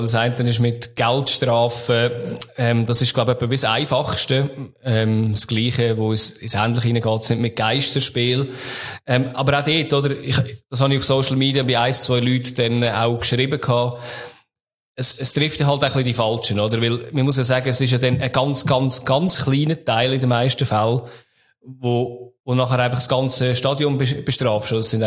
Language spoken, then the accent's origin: German; St. Gallen, Switzerland; wenn ich als St. Galler in Luzern bin, werde ich auch immer als scheiß St. Galler bezeichnet.